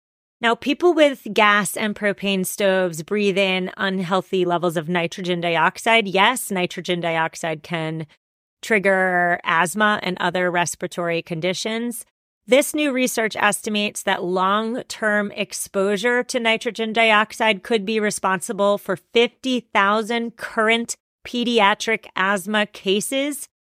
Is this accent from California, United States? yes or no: no; Massachusetts, United States; my home state of Massachusetts